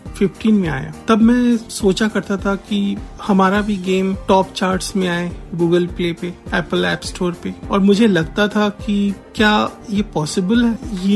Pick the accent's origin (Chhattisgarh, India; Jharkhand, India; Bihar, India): Bihar, India; Patna; मैं ओरिजिनली पटना से हूँ।